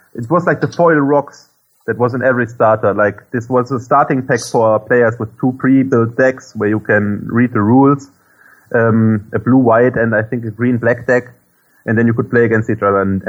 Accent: Rhineland-Palatinate, Germany; Yes, close to Koblenz, in a very small town with only like 100 inhabitants.

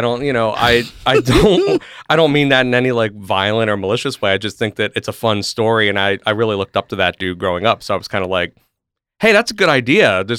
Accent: Pennsylvania, United States; Well, I mean, I'm from Central PA, so a lot of us, we go to Ocean City, Maryland.

